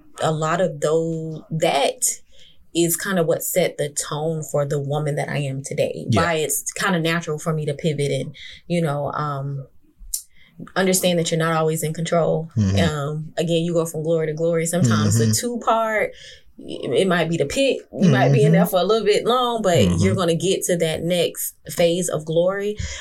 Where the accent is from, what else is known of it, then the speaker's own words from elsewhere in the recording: Jacksonville, Florida, United States; oh, I'm a fashion stylist and I'm from Jacksonville and I do it in Jacksonville